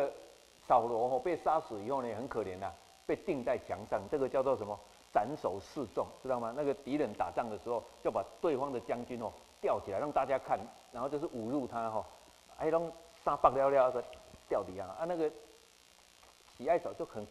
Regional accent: Changhua County, Taiwan; 现在回去彰化，那棵树就被为了开马路就被移植

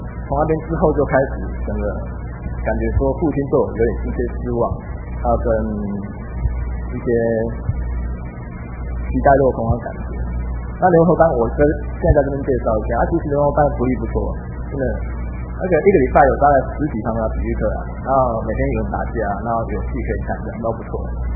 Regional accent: Pingtung, Pingtung County, Taiwan; born there; now in Kaohsiung, Taiwan; 那我本身出生在屏东，那现在家里面是住高雄。

